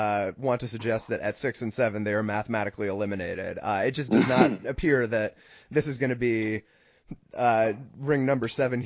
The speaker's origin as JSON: {"language": "English", "region": "New England", "country": "United States", "said": "I'm from New England. I myself am not a Patriots fan"}